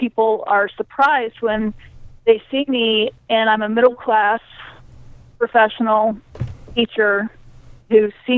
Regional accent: Missouri, United States; Yeah, I grew up in the Missouri Ozarks in Douglas County.

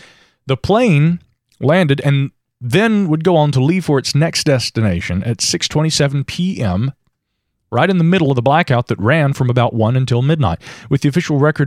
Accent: Asheville, North Carolina, United States; I was, yeah, right here in my hometown of Asheville.

